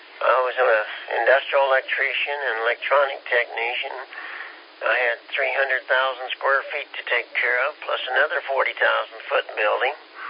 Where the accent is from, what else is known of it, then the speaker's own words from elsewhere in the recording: Kansas, United States; moved away; you got to realize I'm from Kansas, but I've been here 14 years.